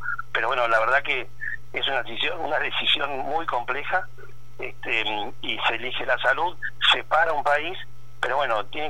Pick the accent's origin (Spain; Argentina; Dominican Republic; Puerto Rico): Argentina; somos todos argentinos tirando para un mismo lado.